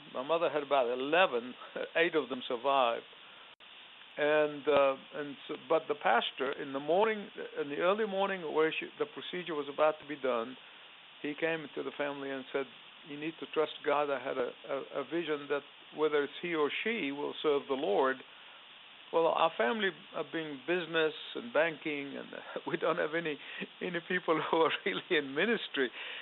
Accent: Egypt; I grew up in Egypt. Our family was a large family, we ethnically Christian family

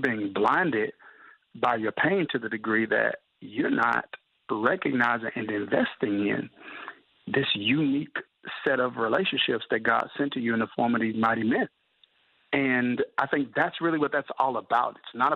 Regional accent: Kilmichael, Mississippi, United States; I'm from Kilmichael, Mississippi. So that's a small town in Mississippi. I'm sure most people haven't heard of it.

